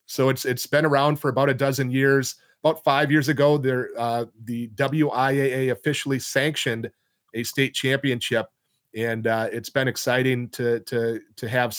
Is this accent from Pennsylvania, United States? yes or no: no; Richland Center, Wisconsin, United States; including WRCO in Richland Center, which is my hometown.